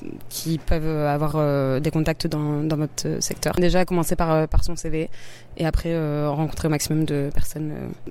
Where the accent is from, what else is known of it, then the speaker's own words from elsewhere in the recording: France; moved away as an adult; now in Toronto, Canada; je suis française. Je suis arrivée il y a un mois à Toronto avec un visa Working Holiday.